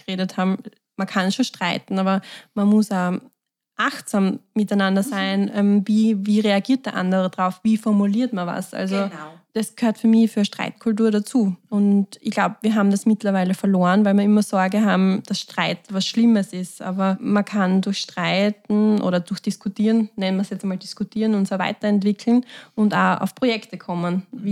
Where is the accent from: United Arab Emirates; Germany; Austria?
Austria; Fürstenfeld, Styria; ich komme aus Fürstenfeld und sicher meine, also ist eine Großstadt im Vergleich zu Heinersdorf.